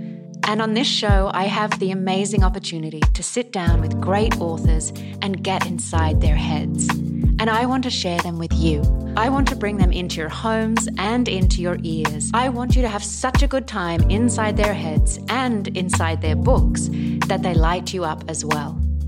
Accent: Australia; I want to talk about this one particular line that as an Australian really struck me.

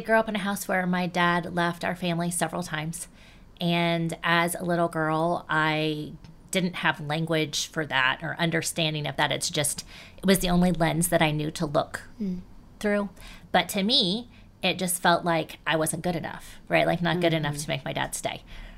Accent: Columbus, Ohio, United States; now in Oxford, United States; I grew up in Columbus, Ohio. I now live in Oxford, Ohio, which is a college town.

